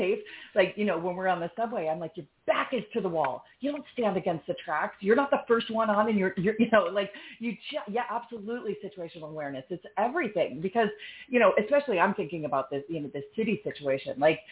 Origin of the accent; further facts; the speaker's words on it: New York City, New York, United States; now in Austin, United States; I'm from New York. Born, you know, in the city. I lived there again in my 20s. Now I live in Austin